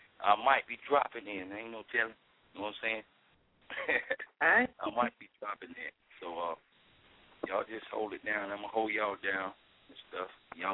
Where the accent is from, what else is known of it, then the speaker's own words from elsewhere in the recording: Sanford, North Carolina, United States; Yeah. I'm from Sanford.